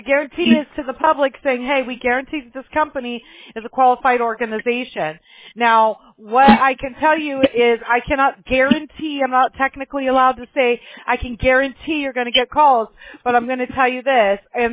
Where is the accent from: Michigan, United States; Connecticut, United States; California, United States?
California, United States; Apple Valley; I grew up in Apple Valley, and days like this were really hot up there.